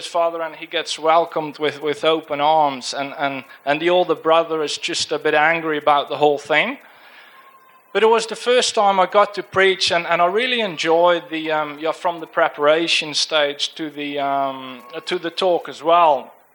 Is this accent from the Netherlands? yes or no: yes; Netherlands; accent: Dutch; English is a second language; sort of my accent is Dutch, so please try and tune in.